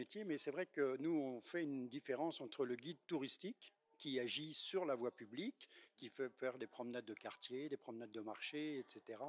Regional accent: Bourgogne-Franche-Comté, France; je viens de Bourgogne.

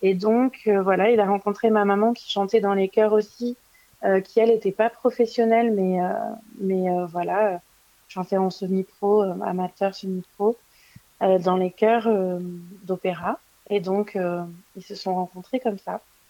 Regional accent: Montpellier, Occitanie, France; now in Lyon, France; je suis montpelliéraine à la base, ça fait maintenant 15 ans que je suis à Lyon et voilà, je me sens aussi lyonnaise maintenant

